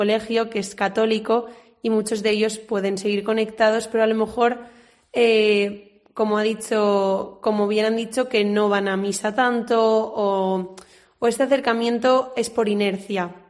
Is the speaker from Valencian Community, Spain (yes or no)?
yes; Valencia, Valencian Community, Spain; vengo de Valencia, como bien han dicho.